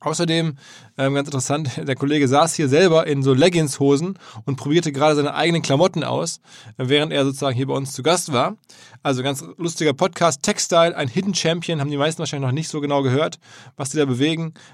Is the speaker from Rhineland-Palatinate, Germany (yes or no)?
no; Essen, North Rhine-Westphalia, Germany; Und am 6. Februar in meiner Heimat, in Essen, sind wir auch am Start.